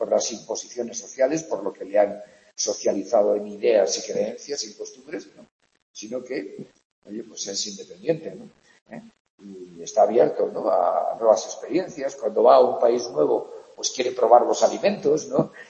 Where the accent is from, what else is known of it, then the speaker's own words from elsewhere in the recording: Navarre, Spain; yo soy de Navarra y a mí, claro, de pequeño comía caracoles, porque en mi tierra los caracoles